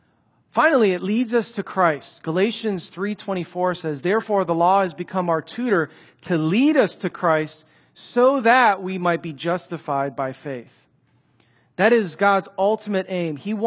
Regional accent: Chicago, Illinois, United States; I remember being pretty young growing up in Chicago, and sometimes my parents would take me to the nice, beautiful suburbs of Chicago.

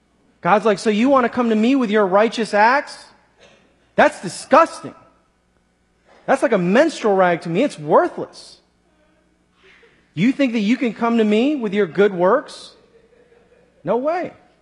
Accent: Chicago, Illinois, United States; Growing up in Chicago, I'd always take public transit.

